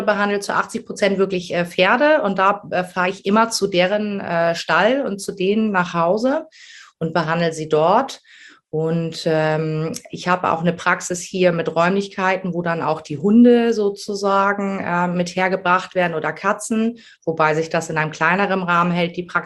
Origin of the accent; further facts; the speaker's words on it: Ramelsloh, Lower Saxony, Germany; Ich komme aus Ramelsloh. Das ist unter Hamburg.